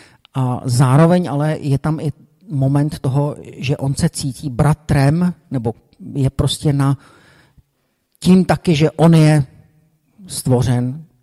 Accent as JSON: {"language": "Czech", "region": "Bohemia", "country": "Czechia", "said": "on říkal, odkaď jste, a my, že jsme z Čech"}